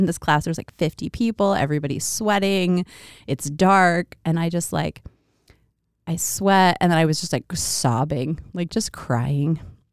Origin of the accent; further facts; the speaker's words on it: Boise, Idaho, United States; I grew up here in Boise and tried to leave a bunch of different times and kept coming back.